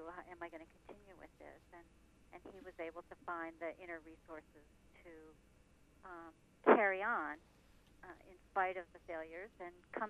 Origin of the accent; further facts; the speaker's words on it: Madison, Wisconsin, United States; also born or lived in Iowa; I'm from Madison, Wisconsin. My husband and I were living in Iowa at the time